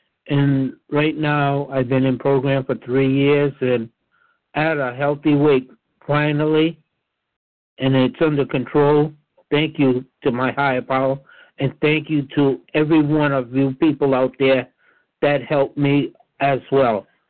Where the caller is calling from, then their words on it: Rhode Island, United States; I'm calling from Rhode Island.